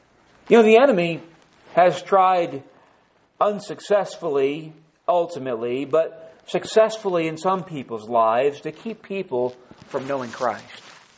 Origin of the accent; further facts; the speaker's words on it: New York, United States; I'm a New Yorker and I understand how they think and they'll hopefully accept me because I'm one of them